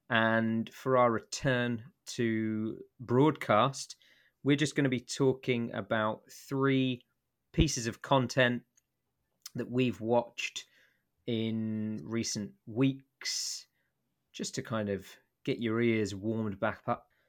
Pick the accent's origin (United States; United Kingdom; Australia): United Kingdom; England; I feel like that might be a confusion of sports, but I am English.